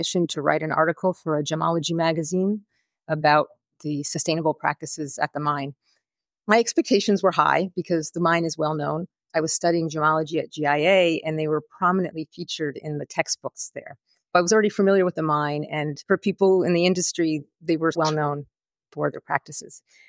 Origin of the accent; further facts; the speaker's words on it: New York, United States; now in Rio de Janeiro, Brazil; because I'm actually a New Yorker. But I live in Rio right now and also doing some work in Brazil as well